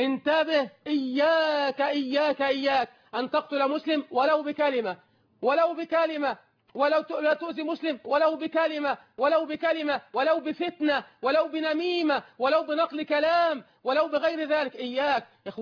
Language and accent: Arabic; Egypt; أنا مصري مثلكم وأنا مسلم مثلكم